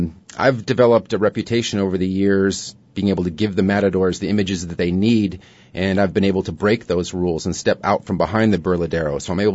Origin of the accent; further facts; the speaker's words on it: United States; No. I'm American. I'm from Hungarian descent.